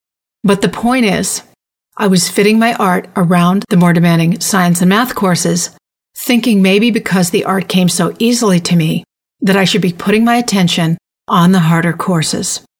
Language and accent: English; New York, United States; after transferring down to Stony Brook in my home state of New York.